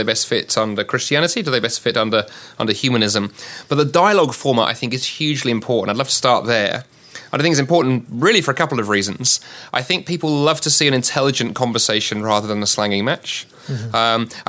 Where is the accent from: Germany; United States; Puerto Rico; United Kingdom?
United Kingdom; That's right. We think of you as the colonies, my friend.